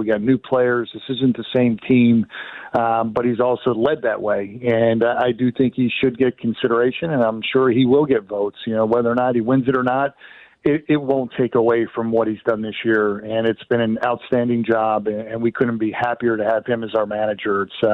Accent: Philadelphia, Pennsylvania, United States; born or raised there

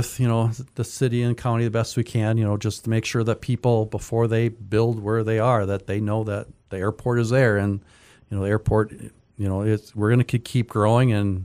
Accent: Minnesota, United States; I'm from Minnesota.

